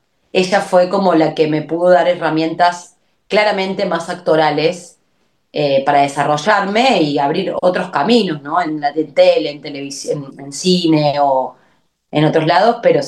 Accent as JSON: {"language": "Spanish", "region": "Córdoba", "country": "Argentina", "moved": "as an adult", "said": "yo llegué de Córdoba a los 20 años y bueno, hace ya 20 años que estoy acá"}